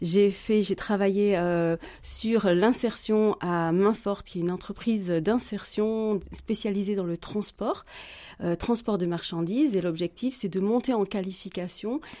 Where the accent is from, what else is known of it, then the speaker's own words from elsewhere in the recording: Roanne, Auvergne-Rhône-Alpes, France; j'ai 52 ans, je suis originaire de Roanne, j'ai un fils